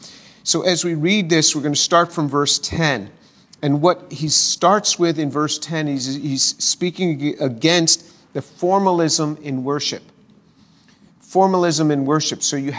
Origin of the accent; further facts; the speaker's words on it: New York, United States; I've grown up. I was born in New York. I spent my whole life in the United States. And I love this country.